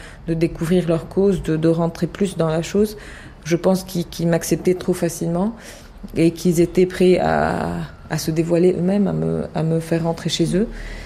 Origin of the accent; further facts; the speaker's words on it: Beirut, Beirut Governorate, Lebanon; je suis née à Beyrouth, à Achafillé aussi.